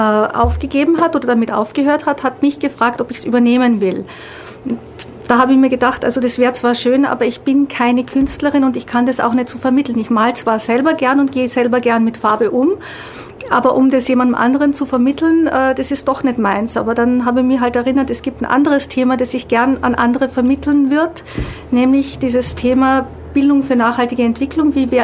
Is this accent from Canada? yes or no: no; Austria; accent: Austrian; now in Ulm, Germany; Ich bin ursprünglich Österreicherin, das werdet ihr an dem etwas eigenartigen Dialekt mitunter merken, und lebe aber jetzt seit etwa 10 Jahren hier in Ulm und in der Nähe von Ulm.